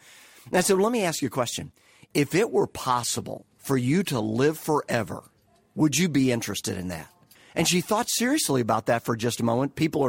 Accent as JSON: {"language": "English", "region": "Kentucky", "country": "United States", "tie": "born or raised there", "said": "I grew up in Kentucky, similar backgrounds and all that sort of stuff. After moving out of Kentucky, I went to seminary at Dallas Theological Seminary"}